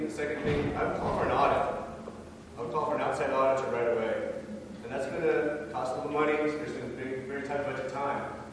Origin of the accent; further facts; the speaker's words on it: Scotland, United Kingdom; I'm a Scot.